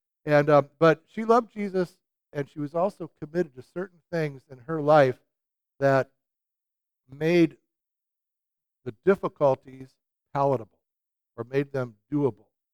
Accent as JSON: {"language": "English", "region": "Illinois", "country": "United States", "lives_now": "West Lafayette, United States", "said": "I'm from Chicago suburbs originally. I became a Christian at Iowa State."}